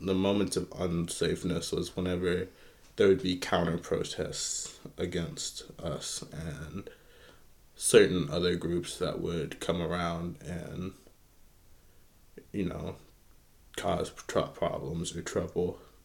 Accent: Hazard, Kentucky, United States; born there; I am 21 years old, and I was born in Hazard, Kentucky.

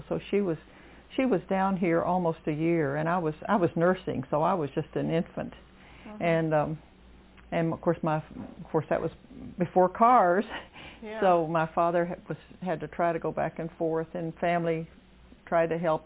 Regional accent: Hindman, Kentucky, United States; Well, I grew up in Hindman

